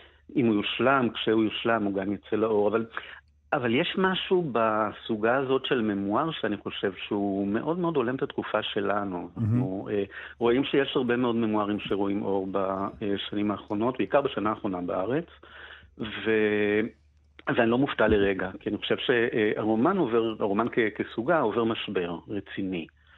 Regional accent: Tel Aviv, Tel Aviv District, Israel; אני בא מבית תל אביבי, אף אחד שם לא ידע אף מילה בצרפתית.

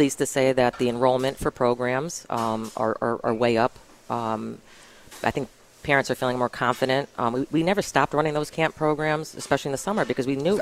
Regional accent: Rocky Hill, Connecticut, United States; now in Glastonbury, United States; I grew up in Rocky Hill, and when I was little, my parents would take me over on the ferry to Glastonbury

